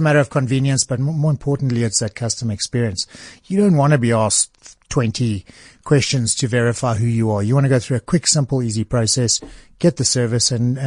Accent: Cape Town, Western Cape, South Africa; we grew up in Cape Town in a, you know, we were three boys and my parents in a small three bedroom house.

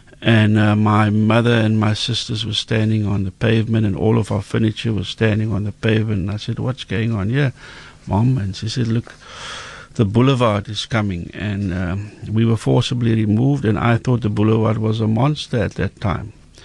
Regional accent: Cape Town, Western Cape, South Africa; born there; I was born in District 6 in a street called St. Philip Street.

